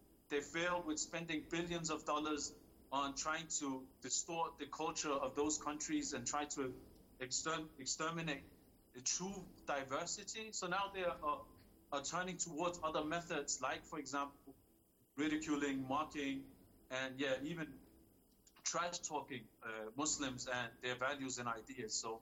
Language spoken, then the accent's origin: English; Denmark; I'm from Denmark myself